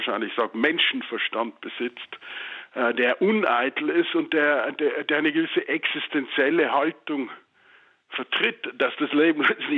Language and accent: German; Landeck, Tyrol, Austria; dass mein Heimatort zum ersten Mal in der Weltliteratur auftaucht, weil in Dürrenmatts Buch vom Winterkrieg in Tibet besiegen die Schweizer die Russen in Landeck.